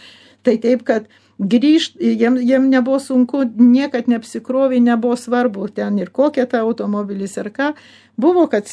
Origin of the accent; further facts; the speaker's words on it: United States; Ir mum, kai vėl augom Amerikoje